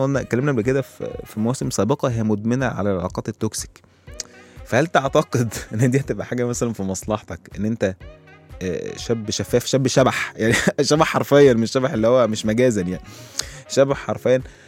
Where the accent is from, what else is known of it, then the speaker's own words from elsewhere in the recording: Egypt; ولكن تخيل احنا كمصريين بقى ممكن ممكن ممكن يبقى ايه الوضع يعني